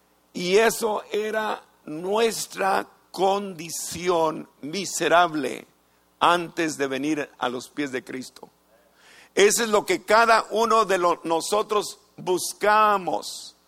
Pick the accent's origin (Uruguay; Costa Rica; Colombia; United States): United States; born there; descubrí que yo no era mexicano porque no nací en México. Nací en los Estados Unidos. Entonces tuve que cambiar. Ya no soy mexicano, ahora soy latino.